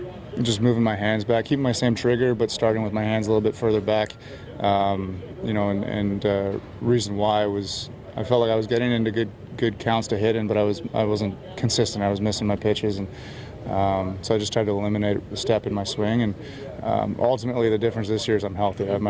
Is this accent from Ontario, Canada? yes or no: yes; Ontario, Canada; It was a dream of mine growing up, obviously, in Canada, and the Jays being my hometown team.